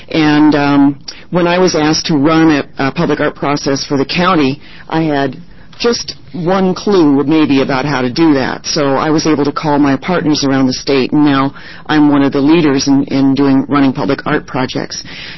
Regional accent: Oregon, United States; I'm from Central Oregon.

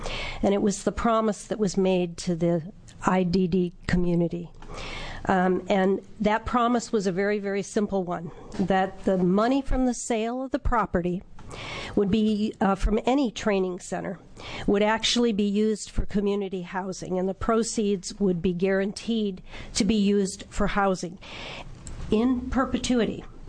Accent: Eugene, Oregon, United States; I'm from Eugene, Oregon.

